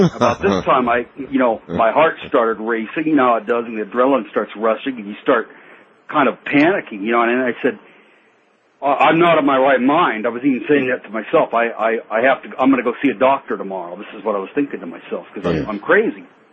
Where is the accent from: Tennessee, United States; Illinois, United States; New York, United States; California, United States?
California, United States; Hesperia; Yeah, and I'm calling up. I'm from Hesperia, and I have a story to tell you.